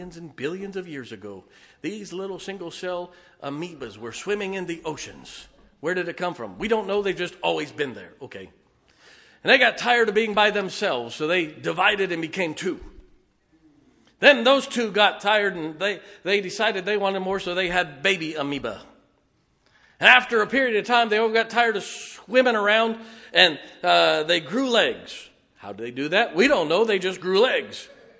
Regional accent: Canton, Ohio, United States; I grew up in Canton, Ohio.

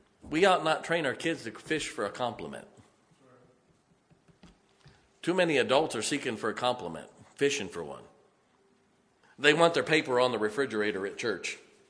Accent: Ohio, United States; We grew up in Northeast Ohio. It gets cold. We get lots of snow.

